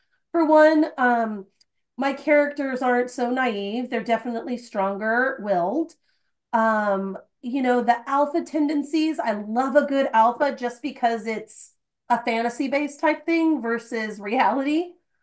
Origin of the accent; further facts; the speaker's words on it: California, United States; And as a Californian, I know you are too, the use of cannabis is not something that I see as a big deal in general.